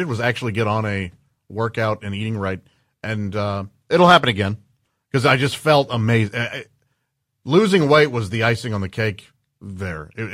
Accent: St. Louis, Missouri, United States; A place in St. Louis, my hometown.

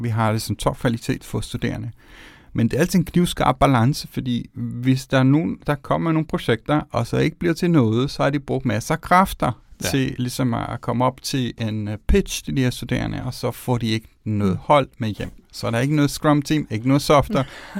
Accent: Umbria, Italy; also born or lived in Rome; jeg kommer selv fra Umbrien og Rom

